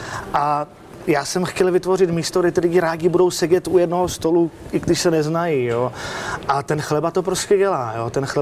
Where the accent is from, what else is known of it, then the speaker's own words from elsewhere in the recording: Račice, South Moravian Region, Czechia; Já jsem z Moravy, to možná slyšíte, a tam v Račicích ve vesničce za Vyškovem prostě bylo pekařství